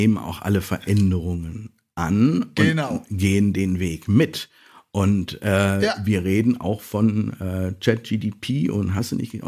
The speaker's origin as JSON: {"language": "German", "town": "Dortmund", "region": "North Rhine-Westphalia", "country": "Germany", "said": "Klar, ne, als Dortmunder"}